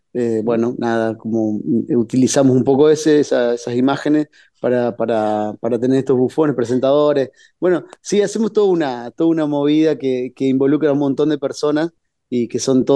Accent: Gualeguaychú, Entre Ríos, Argentina; nosotros somos de Entre Ríos, somos de Gualeguaychú, somos felices

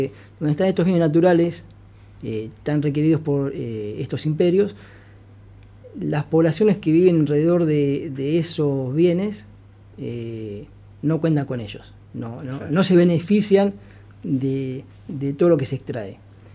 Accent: Viedma, Río Negro, Argentina; Bueno, en mi caso particular soy de Viedma, vivo en Viedma.

